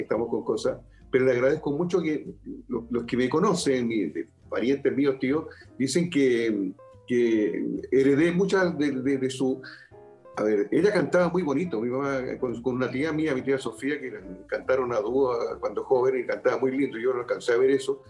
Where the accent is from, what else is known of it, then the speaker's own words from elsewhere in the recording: Valparaíso, Chile; porque tú sabes que yo soy de Valparaíso.